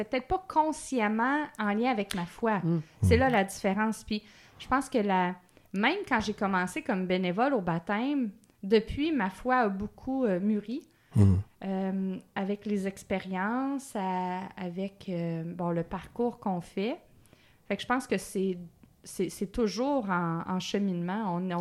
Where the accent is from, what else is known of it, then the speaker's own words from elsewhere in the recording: Pintendre, Quebec, Canada; D'une grosse ville qui s'appelle Pintendre, qui est sur la rive sud de Québec. Okay. Donc, à côté de Lévis.